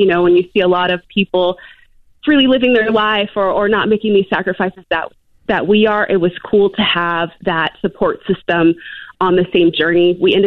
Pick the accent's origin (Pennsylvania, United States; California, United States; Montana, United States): California, United States; now in Phoenix, United States; So right now I live in Phoenix, so covering a lot of the Phoenix Suns who are doing really well, but I'm originally from California